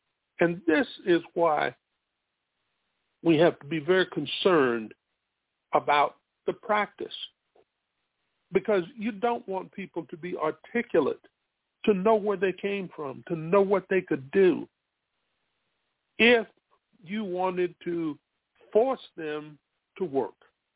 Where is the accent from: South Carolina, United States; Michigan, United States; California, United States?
South Carolina, United States; Spartanburg; And I find that in my hometown of Spartanburg, South Carolina, was one of the greatest units ever in World War One.